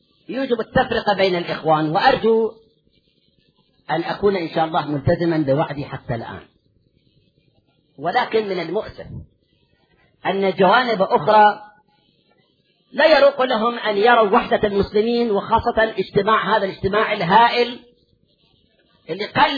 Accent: Karbala, Karbala Governorate, Iraq; لأن أنا ابن كربلاء

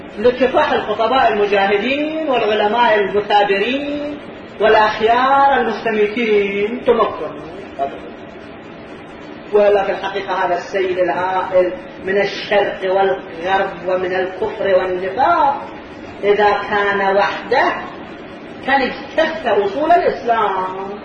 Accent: Karbala, Karbala Governorate, Iraq; كان عندنا في كربلاء رجل خطيب الآن موجود في كربلاء

